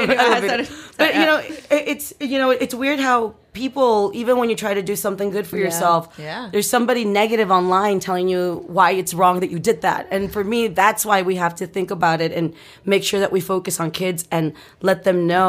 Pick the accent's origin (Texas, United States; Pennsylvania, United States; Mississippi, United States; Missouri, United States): Texas, United States; San Juan; San Juan, Texas, next to McAllen, Texas.